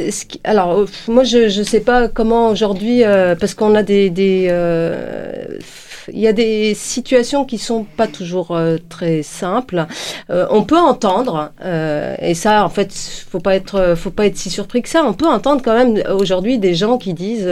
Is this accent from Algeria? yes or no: yes; Algeria; En fait, bon, quand on est algérien, on le connaît.